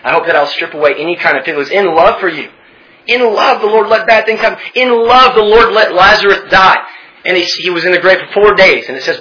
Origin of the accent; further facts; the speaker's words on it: Texas, United States; I'm from Texas. That helps.